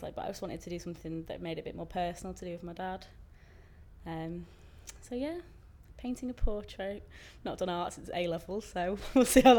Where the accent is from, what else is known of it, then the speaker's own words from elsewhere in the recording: Manchester, North West England, United Kingdom; I'm 27 and I'm from Manchester.